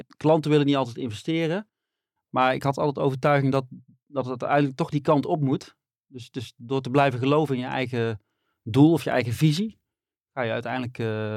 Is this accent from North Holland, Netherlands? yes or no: no; Best, North Brabant, Netherlands; Ik kom uit Best.